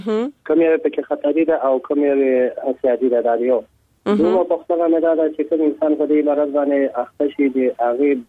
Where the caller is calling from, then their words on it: Laghman, Afghanistan; د لغمان ولایت نه تاسو سره په تماس کې یم.